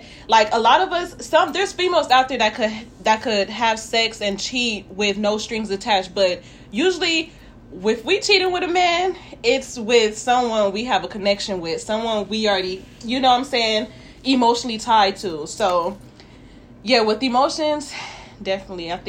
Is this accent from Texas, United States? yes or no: no; Los Angeles, California, United States; I am from Los Angeles, California, South Central, to be exact.